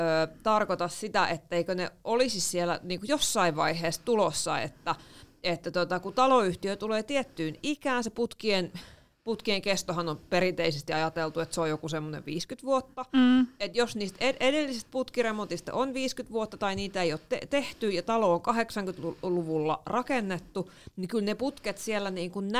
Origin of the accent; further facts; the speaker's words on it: Keikyä, Pirkanmaa, Finland; Tuolla mun kotiseudulla Keikyässä ei nouse mikään.